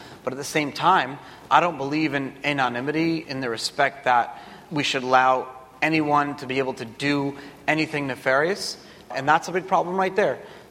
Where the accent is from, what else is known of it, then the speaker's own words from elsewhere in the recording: New York, United States; So I'm from here. I'm from Brooklyn. And I was living in my parents' basement.